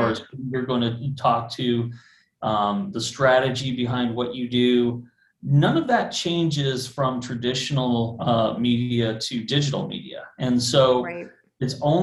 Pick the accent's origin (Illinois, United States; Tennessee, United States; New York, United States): Illinois, United States; Chicago; I am from Chicago. I am on the north side of the city.